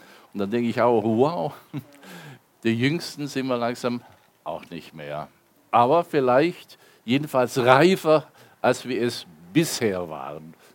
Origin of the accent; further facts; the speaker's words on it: Baden-Württemberg, Germany; Wobei, ich komme ja aus dem Fuße der Schwäbischen Alb, da ist es auch wirklich schön, muss ich dazu sagen.